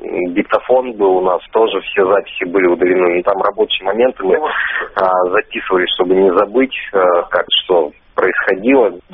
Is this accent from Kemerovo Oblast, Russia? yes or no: no; Mari El, Russia; У себя в республике я из Мариэл.